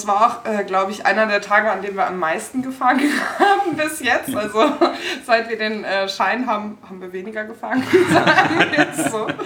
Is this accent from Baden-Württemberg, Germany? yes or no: no; Cologne, North Rhine-Westphalia, Germany; also born or lived in Wiesbaden; now in Munich, Germany; Ich komme aus Köln ursprünglich.